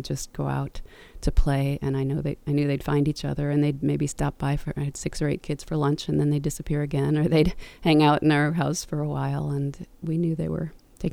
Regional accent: Chicago, Illinois, United States; now in Ukiah, United States; Well, I grew up in Chicago, and as long as I could remember, I couldn't wait to get out of the city.

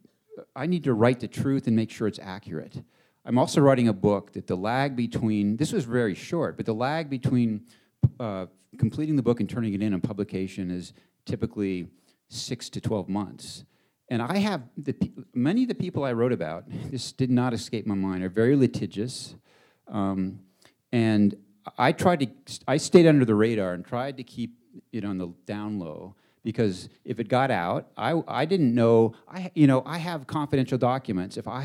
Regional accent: Corvallis, Oregon, United States; And I grew up in a small town. I grew up in Corvallis, Oregon. It's like a smaller version of Missoula.

